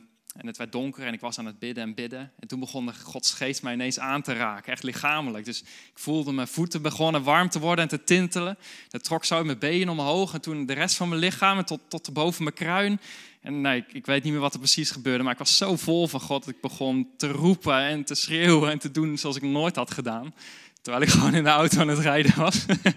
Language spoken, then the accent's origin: Dutch; Woerden, Utrecht, Netherlands; geboren en opgegroeid in Woerden. Ik weet niet of het bekend is, Woerden. Nou ja, ligt een beetje tussen Utrecht en Gouda in.